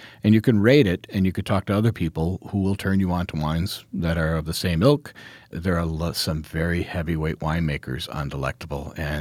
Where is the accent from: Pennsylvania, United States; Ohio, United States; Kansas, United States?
Ohio, United States; Michigan, my home state of Ohio, Washington, but very specifically Oregon, are producing amazing dry Rieslings.